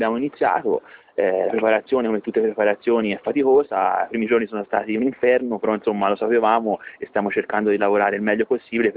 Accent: Siena, Tuscany, Italy; Da senese fa sicuramente effetto, nel senso che diciamo la squadra che ti veniva a sostenere da tifoso ora ti ci ritrovi

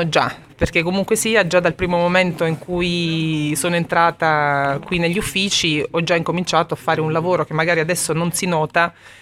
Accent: Foggia, Apulia, Italy; io, come tutti sapranno, sono di Foggia, per cui per me è un derby

